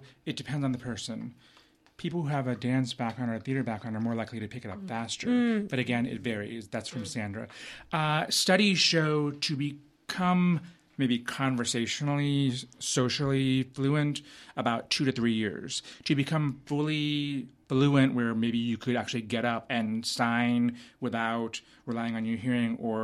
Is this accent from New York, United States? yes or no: no; Columbus, Ohio, United States; also born or lived in Youngstown, Ohio; I grew up, I tell people Columbus, Ohio. I was born in Youngstown, Ohio.